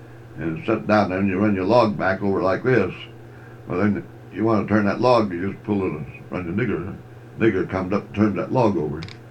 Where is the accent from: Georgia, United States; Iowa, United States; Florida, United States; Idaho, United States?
Idaho, United States; But I was from Idaho, so I just had to know that girlfriend.